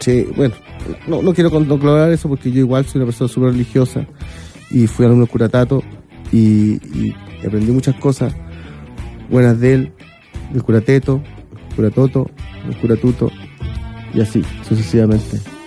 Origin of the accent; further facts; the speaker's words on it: Maipú, Santiago Metropolitan Region, Chile; yo soy medio guaso, ¿viste? Pero de Santiago, po. Que yo me crié en Maipú.